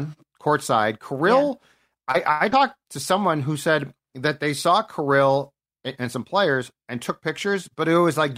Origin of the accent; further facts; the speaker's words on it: Maple Grove, Minnesota, United States; I grew up with him in Maple Grove.